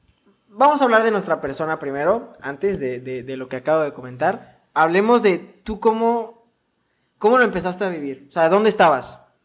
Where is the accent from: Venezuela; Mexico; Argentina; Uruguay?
Mexico; Mexico City; yo de la Ciudad de México, que es de donde soy? A pesar de que no estoy allá